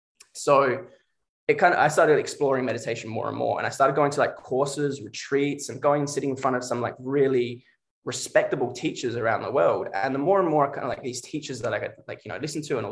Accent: Australia; I come from Australia. I left school when I was like 14 and I started working on building sites as a tradesman back in Australia.

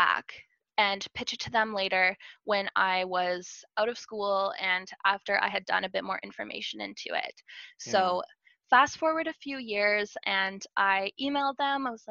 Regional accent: Ninette, Manitoba, Canada; the documentary is about the history of a sanatorium that was in my hometown of Ninette, Manitoba.

